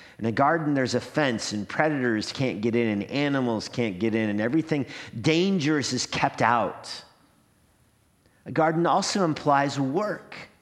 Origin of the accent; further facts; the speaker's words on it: New Mexico, United States; So my mom was adopted and my dad was from New Mexico and I'm from New Mexico